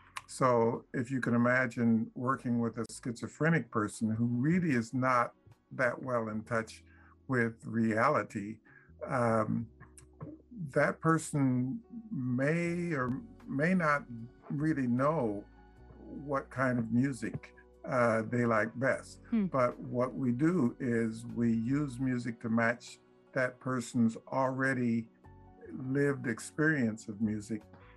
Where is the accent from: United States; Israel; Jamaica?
United States; Topeka, Kansas; I grew up in Topeka, Kansas, and was there during the time of Brown versus Board.